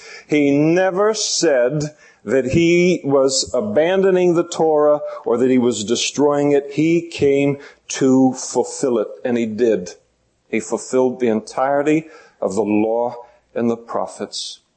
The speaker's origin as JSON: {"language": "English", "town": "Napa", "region": "California", "country": "United States", "tie": "born or raised there", "said": "We grew up in Napa, and I became a Christian in Napa"}